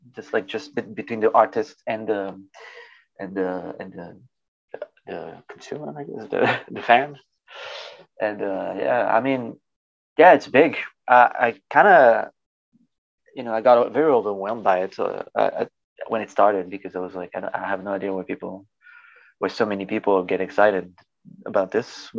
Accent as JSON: {"language": "English", "town": "Paris", "region": "Île-de-France", "country": "France", "said": "I'm from Paris."}